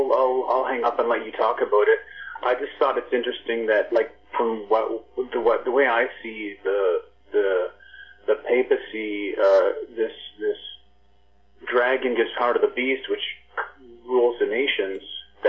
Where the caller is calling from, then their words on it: Canada; calling from Canada.